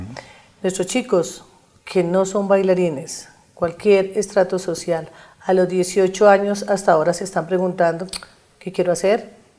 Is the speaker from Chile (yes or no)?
no; Colombia; porque esos somos los colombianos. Esos somos Colombia.